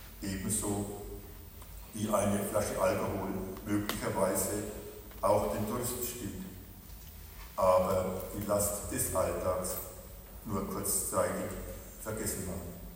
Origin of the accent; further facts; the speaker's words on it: Germany; Brot ist für uns ein Grundnahrungsmittel. Als Deutsche sind wir Weltmeister in unterschiedlichen Brotsorten.